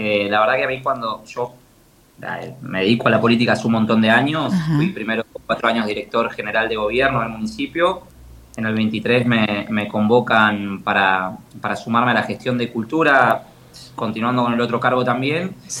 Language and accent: Spanish; Pinamar, Buenos Aires Province, Argentina; now in Mar del Plata, Argentina; Yo soy nacido en Pinamar.